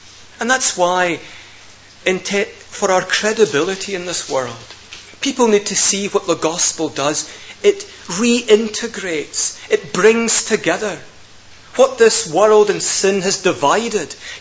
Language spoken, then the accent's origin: English; Scotland, United Kingdom; I'm not a towering figure, but I'm a Scotsman.